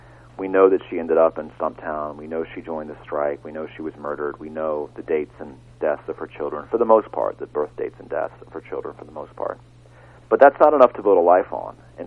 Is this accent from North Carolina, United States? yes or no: yes; North Carolina, United States; now in Louisiana, United States; I grew up in North Carolina in the western part of the state, and I went to graduate school in Louisiana in 2003, and I found myself really, really homesick.